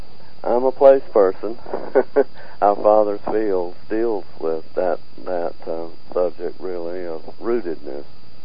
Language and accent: English; South Carolina, United States; also born or lived in Athens, Georgia; Well, I was born in upcountry South Carolina, and I've taught at the University of Georgia since 1970.